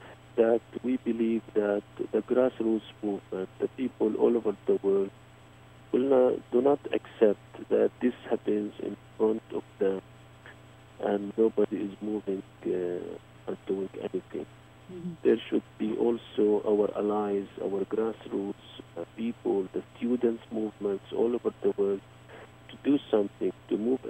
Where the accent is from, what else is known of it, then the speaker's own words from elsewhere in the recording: Bethlehem, West Bank, Palestine; now in Ramallah, Palestine; I am originally from Bethlehem. I moved to Ramallah because of the checkpoints. But whenever I go to see my family in Bethlehem